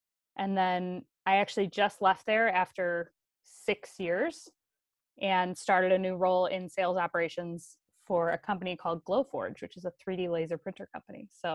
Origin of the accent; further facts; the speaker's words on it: Park Ridge, United States; So, so I grew up in Park Ridge and grew up in the church. I was baptized in the church. My family has been in Park Ridge Presbyterian Church for three generations.